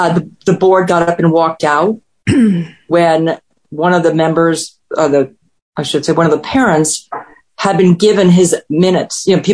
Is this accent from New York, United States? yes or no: yes; New York, United States; No, I'm born and bred in New York.